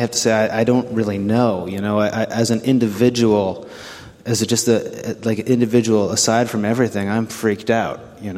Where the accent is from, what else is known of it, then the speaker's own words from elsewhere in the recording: Idaho, United States; Well, I come from Idaho, and that's like, it's a hard place to come from as a liberal.